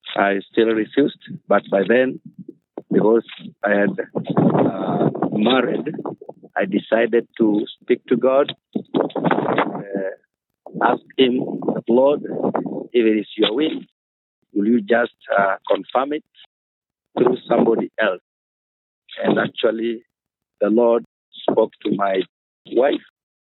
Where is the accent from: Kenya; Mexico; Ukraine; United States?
Kenya; from Kenya, pastoring a church in an island called Rusinga. It is in a town called Homa Bay County.